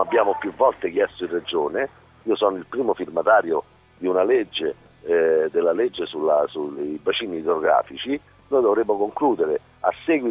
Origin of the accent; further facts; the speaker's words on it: Civitavecchia, Lazio, Italy; Io sono di Civitavecchia, ma il lago di Bracciano per noi, diciamo, se vuoi passare un pomeriggio, una domenica, immerso in una cosa bella nostra